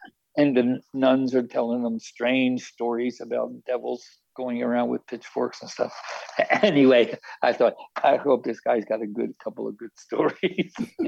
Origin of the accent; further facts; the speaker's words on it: Baltimore, Maryland, United States; I grew up in Baltimore. I grew up in a neighborhood in Baltimore that was not too far from the water, from the dock area.